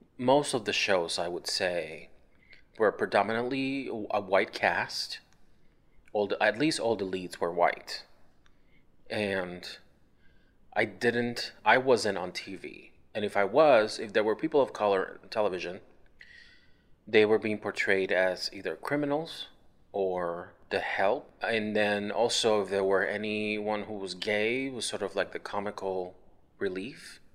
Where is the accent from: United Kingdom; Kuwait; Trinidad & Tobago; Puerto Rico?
Puerto Rico; So growing up, I grew up in Puerto Rico, right?